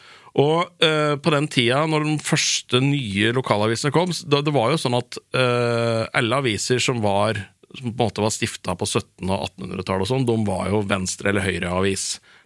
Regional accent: Raufoss, Innlandet, Norway; Jeg er fra Raufoss, ja.

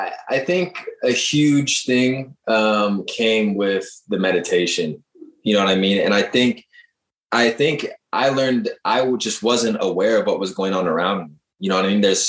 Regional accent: Seattle, Washington, United States; I mean, I'm from Seattle, so I already love nature anyway

